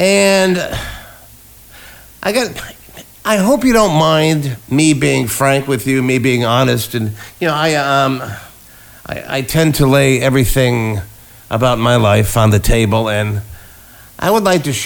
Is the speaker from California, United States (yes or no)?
no; Cleveland, Ohio, United States; Of course, I grew up in Cleveland, Ohio.